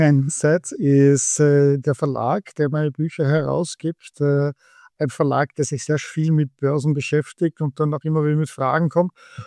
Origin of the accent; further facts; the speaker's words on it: Vienna, Austria; moved away as an adult; now in United States; Also ich bin ursprünglich aus Österreich in Wien, habe bei SAP lange Jahre gearbeitet, bin auch mit SAP nach Palo Alto in der San Francisco Bay Area 2001 gezogen